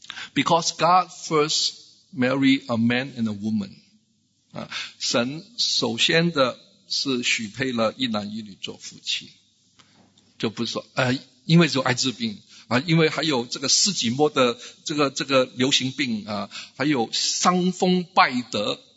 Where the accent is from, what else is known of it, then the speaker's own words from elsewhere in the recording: Singapore; 我们都是新加坡人